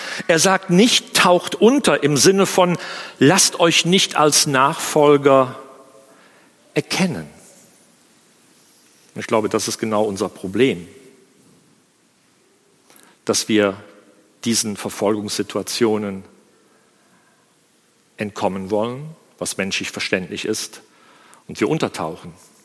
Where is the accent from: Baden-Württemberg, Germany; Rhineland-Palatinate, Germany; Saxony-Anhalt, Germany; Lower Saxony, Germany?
Rhineland-Palatinate, Germany; Ich denke an die Hochwasserkatastrophe in meiner Heimat im Ahrtal im Sommer 2021